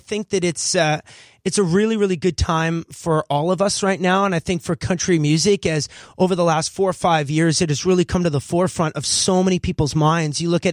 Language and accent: English; Canada; now in Nashville, United States; as a Canadian now living in Nashville